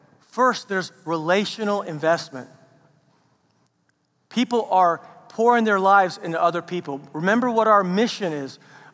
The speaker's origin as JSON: {"language": "English", "region": "Oklahoma", "country": "United States", "tie": "born or raised there", "said": "growing up in Oklahoma, I went to, mainly smaller high schools."}